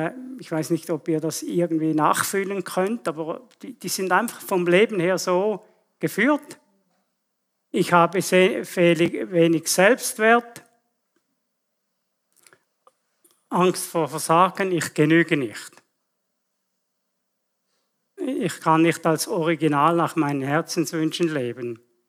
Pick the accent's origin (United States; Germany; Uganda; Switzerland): Switzerland; gerade für unsere Verhältnisse, versteht ihr, als Schweizer.